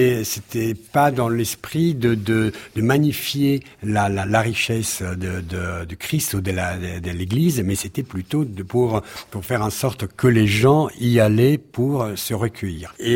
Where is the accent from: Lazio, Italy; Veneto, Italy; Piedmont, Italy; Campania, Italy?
Veneto, Italy; Venice; French is a second language; La fondamenta del Ponte Longo, le Ponte Longo et les rios del Ponte Longo donnent, oui, entre le canal de la Giudecca et la lagune.